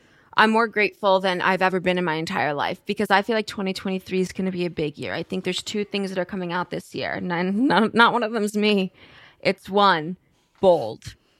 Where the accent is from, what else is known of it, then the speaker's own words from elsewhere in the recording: United Kingdom; Can I just say, as a Brit myself, I don't like that.